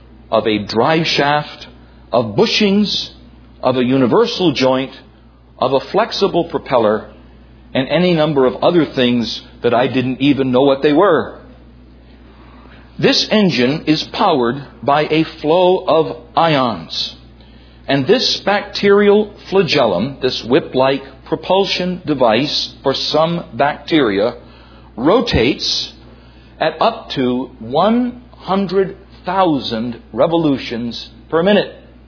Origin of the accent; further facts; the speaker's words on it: New York, United States; And I was reading about that, realizing I'm from New York, and brothers and sisters, I'm not being facetious.